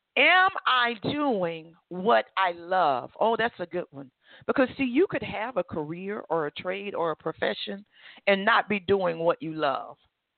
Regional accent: Alabama, United States; But the cost of living where I grew up in Alabama was very low as well.

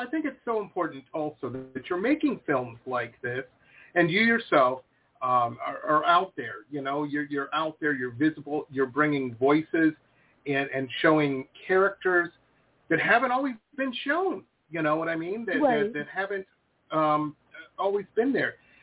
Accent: Detroit, Michigan, United States; And again, I'm from Detroit. That's where I grew up. Pretty hard town, pretty rough town, you know.

